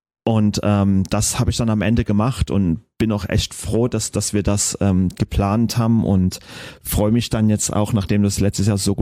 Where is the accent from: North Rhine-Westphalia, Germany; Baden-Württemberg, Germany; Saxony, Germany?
Saxony, Germany; Dresden; dieses Dresden-Konzert, das war irgendwie, was mich als Person, es ist meine Heimat